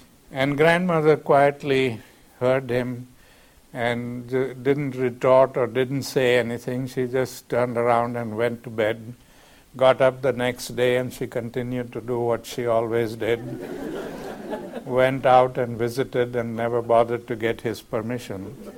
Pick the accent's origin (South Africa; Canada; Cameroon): South Africa; I came to him from South Africa after the prejudices that I suffered, the physical beatings and so on.